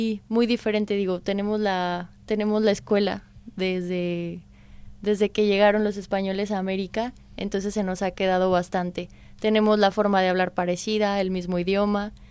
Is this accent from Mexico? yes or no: yes; Aguascalientes, Mexico; now in Spain; Yo soy de Aguascalientes, está situada al centro de México. Es una zona céntrica que se encuentra como punto de referencia a 6 horas de la Ciudad de México.